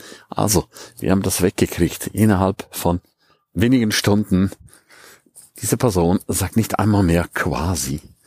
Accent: Switzerland; Ich bin auch Ausländer, ich bin Schweizer.

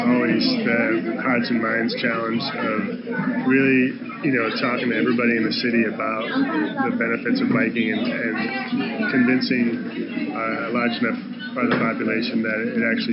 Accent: Denver, Colorado, United States; but I'm from Colorado, originally, Denver, Colorado.

